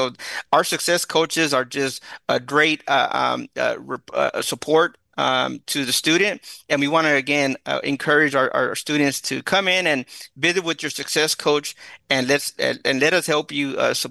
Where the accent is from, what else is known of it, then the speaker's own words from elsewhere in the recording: Dallas, Texas, United States; I'm from West Dallas.